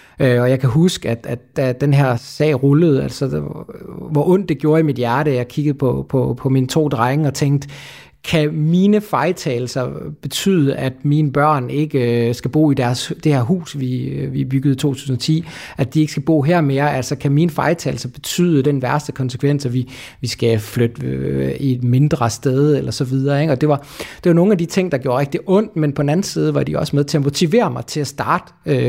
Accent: Køge, Zealand, Denmark; also born or lived in Copenhagen; jeg faktisk personligt er jo fra København. Jeg er jo oprindeligt fra Køge og har boet i København rigtig mange år

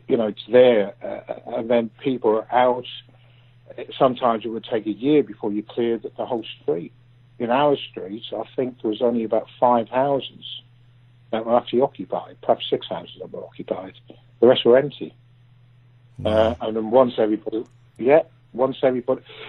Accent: Ireland; born there; I was born in Ireland.

